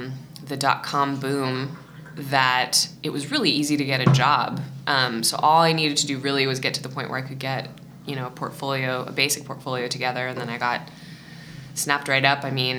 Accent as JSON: {"language": "English", "town": "Berkeley", "region": "California", "country": "United States", "tie": "born or raised there", "lives_now": "Portland, United States", "said": "Well, so I grew up in Berkeley."}